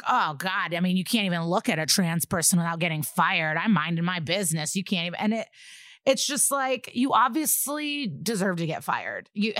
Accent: Staten Island, New York, United States; He lives two blocks away from where I grew up in Staten Island.

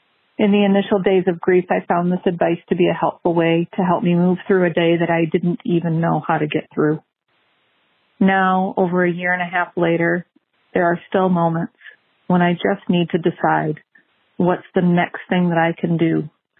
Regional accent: Michigan, United States; I'm from Michigan.

